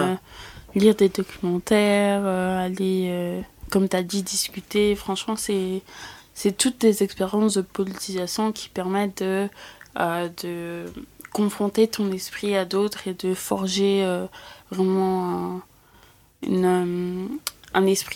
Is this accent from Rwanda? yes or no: yes; Rwanda; Bon, après moi, je viens du Rwanda